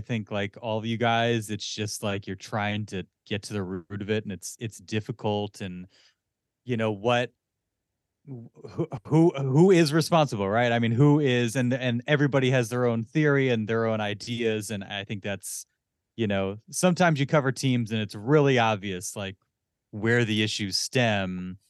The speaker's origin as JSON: {"language": "English", "town": "Philadelphia", "region": "Pennsylvania", "country": "United States", "said": "I'm from Philadelphia, lifelong Sixers fan"}